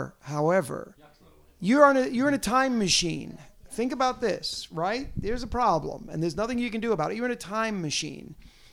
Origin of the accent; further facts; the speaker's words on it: New York, United States; I've lived here since 1989, and I'm from New York, and I have become nicer.